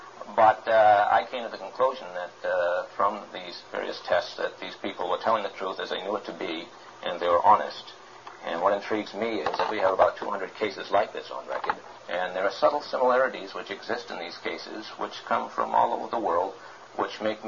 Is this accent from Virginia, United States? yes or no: no; Massachusetts, United States; No, I'm from New England, one in Massachusetts.